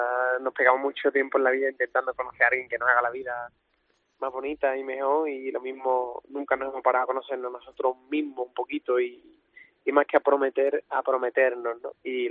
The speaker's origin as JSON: {"language": "Spanish", "region": "Andalusia", "country": "Spain", "said": "la cultura de mi tierra la tengo ahí presente en mi forma de expresarme y creo que es mi esencia, ¿no? Por así decirlo, diría que es un pop andaluz"}